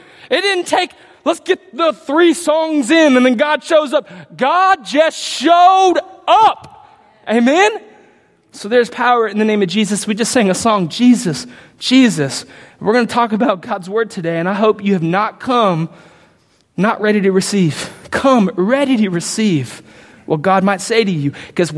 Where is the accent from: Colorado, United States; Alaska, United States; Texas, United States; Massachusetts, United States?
Texas, United States; Pearland; I didn't grow up here. I grew up in Pearland.